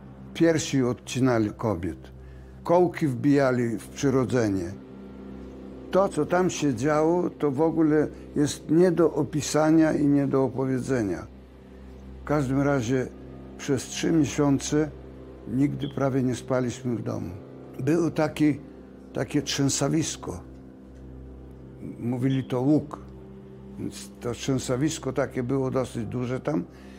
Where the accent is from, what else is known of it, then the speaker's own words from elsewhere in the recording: Khvoyanka, Rivne Oblast, Ukraine; urodziłem się na Wołyniu 26 maja 1932 roku. Pochodzę z Chwojanki, gmina Ludwipol, powiat Kostopol. Miejscowość to była wioska, taka gdzieś, ja wiem, około 50 chyba numerów. Dom był jeden z lepszych we wsi